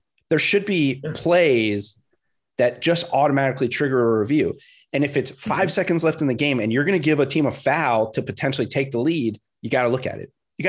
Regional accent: Florida, United States; I grew up in South Florida and I am a Heat fan, but I also worked in the league for a long time.

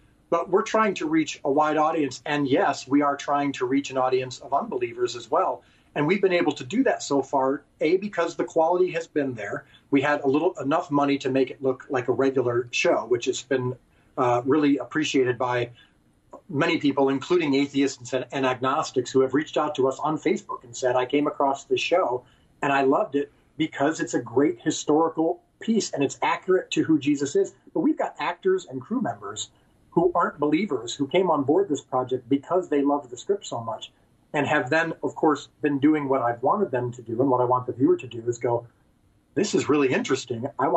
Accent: Chicago, Illinois, United States; And so, no, I'm from Chicago area. I'm talking to you right now from Chicago.

